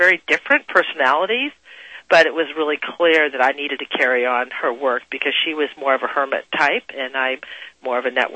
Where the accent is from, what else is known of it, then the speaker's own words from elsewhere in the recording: California, United States; We came from Southern California, and she fought fluoridation of the city water in Los Angeles.